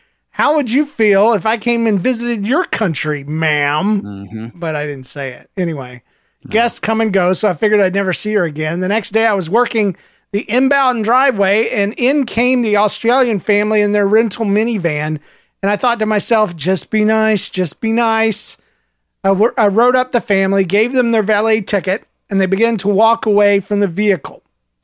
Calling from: Wickenburg, Arizona, United States; from Wickenburg, Arizona here.

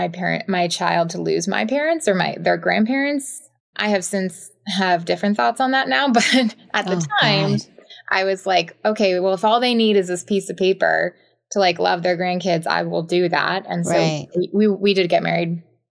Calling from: United States; I'm in outside of Washington, D.C.

